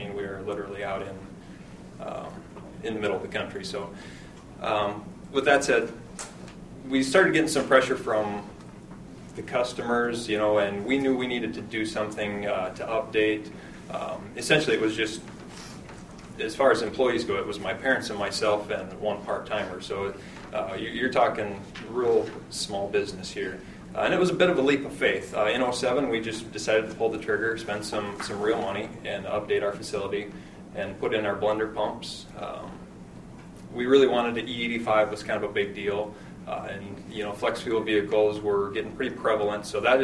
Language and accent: English; Baltic, South Dakota, United States; As he said, I come from Baltic, South Dakota. Small family-owned business, pretty static.